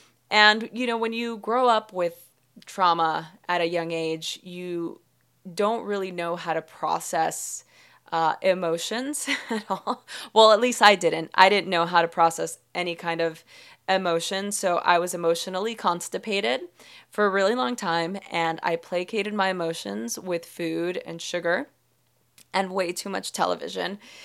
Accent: Los Angeles, California, United States; I grew up in East LA, early 90s, where there was a lot of gang violence, and my family struggled to make ends meet.

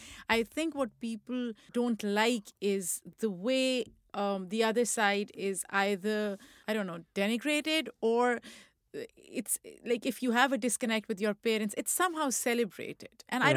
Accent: Pakistan; now in United States; I grew up in Pakistan

